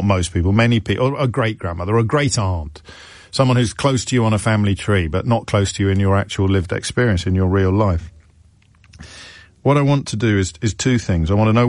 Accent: Ireland; because I'm Irish and my parents come from massive families

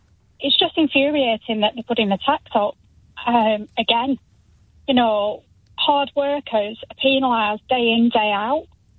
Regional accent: Burnley, North West England, United Kingdom; Every single place that you go into a local town, I'm from Burnley

